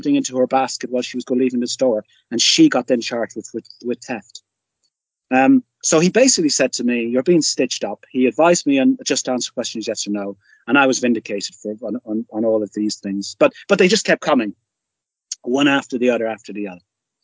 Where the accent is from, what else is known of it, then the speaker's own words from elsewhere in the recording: Ireland; So I'm Irish from the Republic of Ireland.